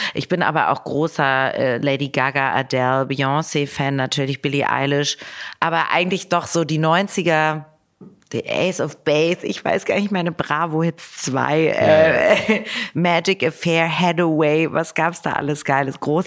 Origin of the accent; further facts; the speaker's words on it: Hamburg, Germany; ich komme ja aus Hamburg